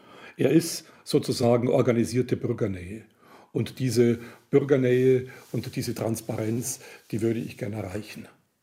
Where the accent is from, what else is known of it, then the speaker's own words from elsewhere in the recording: Bavaria, Germany; der Föderalismus, den ich ja als Bayer zumal herzlich begrüße